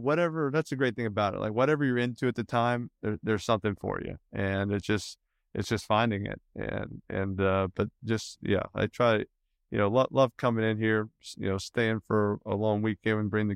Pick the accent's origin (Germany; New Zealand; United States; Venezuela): United States; New Orleans, Louisiana; she's from Nashville, I'm from New Orleans, and we thought about going down south.